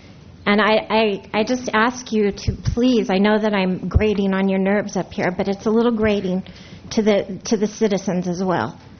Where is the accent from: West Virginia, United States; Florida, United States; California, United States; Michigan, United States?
California, United States; Morro Bay; I am from Morro Bay, California.